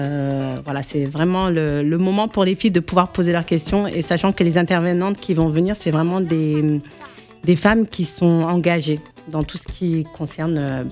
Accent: Senegal; On dit moussor chez nous au Sénégal.

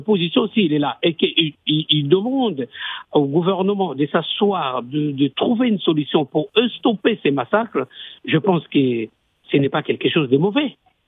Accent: DR Congo; moi je suis de la République démocratique du Congo

